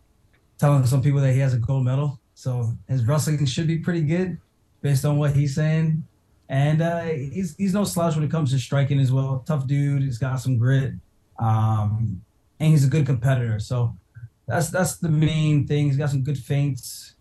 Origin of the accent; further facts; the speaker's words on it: Uniondale, New York, United States; now in Massapequa, United States; I grew up in Uniondale. I actually now live in Massapequa.